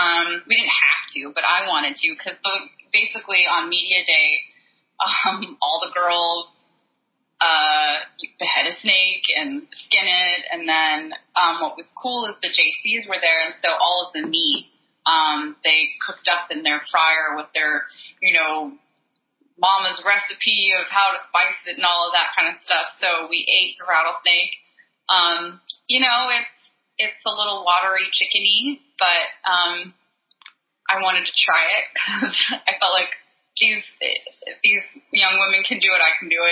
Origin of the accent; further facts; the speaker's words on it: Texas, United States; now in Los Angeles, United States; even though I grew up in Texas, you know, I'm a little bit more eccentric, a little bit more out there. You know, I've lived in LA for 10 years